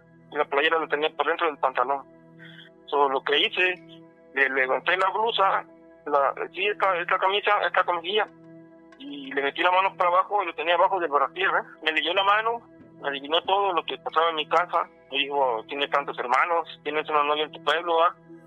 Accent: Morelos, Mexico; moved away as an adult; also born or lived in Tuxtla Gutiérrez; yo tengo 45 años. Cuando tenía 20 años estaba yo trabajando, ¿va? Soy de Morelos, ¿verdad? Sí. Del estado de Morelos, y nos fuimos a trabajar allá a Tuxtla Gutiérrez, Chiapas.

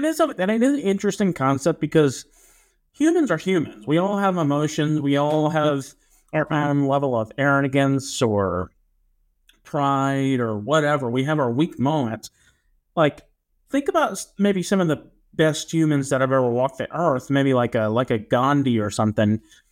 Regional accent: United States; This is one of those things I should know as an American, but is Uncle Sam a real guy?

